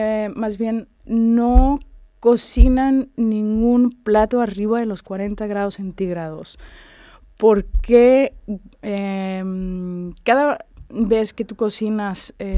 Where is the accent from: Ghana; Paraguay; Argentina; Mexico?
Mexico; yo soy mexicana, llevo toda la vida comiendo guacamole